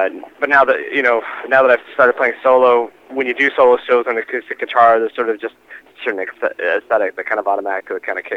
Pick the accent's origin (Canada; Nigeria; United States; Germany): Canada; Victoria, British Columbia; also born or lived in Montreal; my formative years were spent in the punk scene in British Columbia, and you know, growing up in Victoria